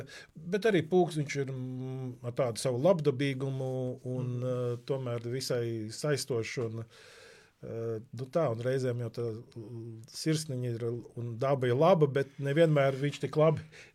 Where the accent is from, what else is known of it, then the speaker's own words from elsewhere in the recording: Liepāja, Latvia; kā es teicu, es uzaugu Liepājā, un man viena spēcīga atmiņa no Liepājas